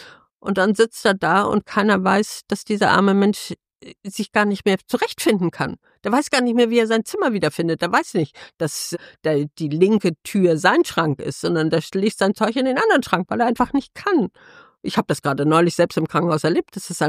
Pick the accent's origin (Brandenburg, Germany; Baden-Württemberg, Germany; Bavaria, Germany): Bavaria, Germany; Munich; ich komme aus München